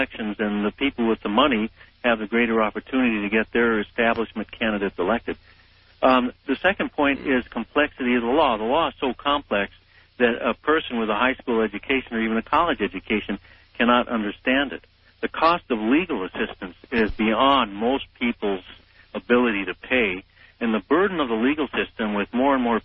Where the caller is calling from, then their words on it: Santa Cruz, California, United States; I'm calling from Santa Cruz, by the way, California.